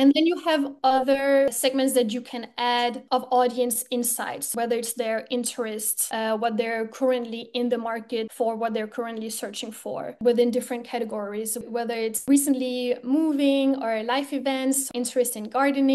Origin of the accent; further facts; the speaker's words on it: Denmark; English is a second language; moved away as an adult; So I'm from Denmark and I moved to Portugal for this new job in marketing.